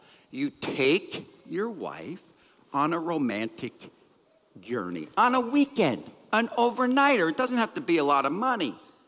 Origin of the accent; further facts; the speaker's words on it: East Coast, United States; moved away; I come from the East Coast. A lot of Mediterranean people. I'm Italian. A lot of Mediterranean people. I have been here now for almost 30 years.